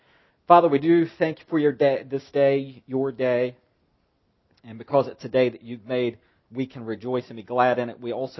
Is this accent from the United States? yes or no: yes; the South, United States; many of you will suspect that I dislike it because I'm a Southerner.